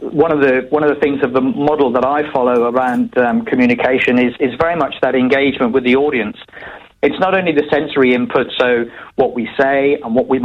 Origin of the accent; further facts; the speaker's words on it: United Kingdom; I'm of an age where I grew up in the Margaret Thatcher years in the United Kingdom.